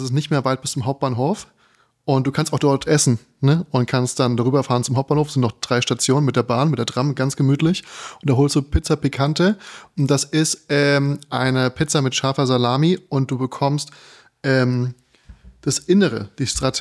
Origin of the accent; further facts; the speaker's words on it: Darmstadt, Hesse, Germany; Genau, ich bin aus Darmstadt und die Kulinarik ist da nicht so richtig vorangeschritten.